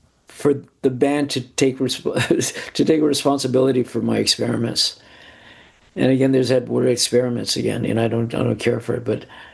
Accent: East Los Angeles, California, United States; that pool of experience of growing up in East Los Angeles.

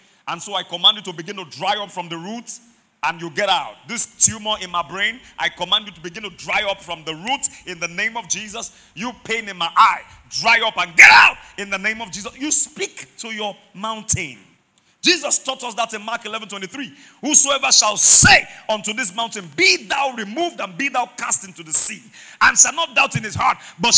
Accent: Mokola, Oyo, Nigeria; That was how we grew up in Mokola. We were trained to fight.

